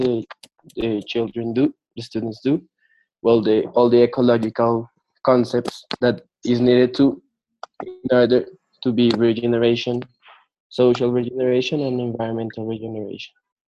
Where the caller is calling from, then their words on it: Bogota, Bogotá, Colombia; English is a second language; I'm calling from Bogota